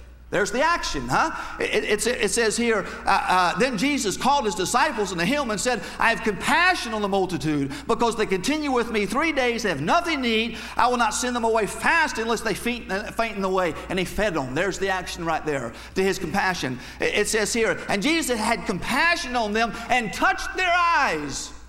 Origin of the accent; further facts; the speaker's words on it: Florida, United States; I grew up in North Florida, just a small redneck type Southern Baptist community.